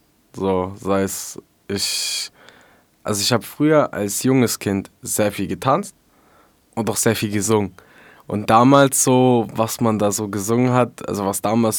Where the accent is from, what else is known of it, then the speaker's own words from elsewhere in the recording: Schwäbisch Hall, Baden-Württemberg, Germany; wir sind aus Schwäbisch Hall und ich freue mich heute hier zu sein.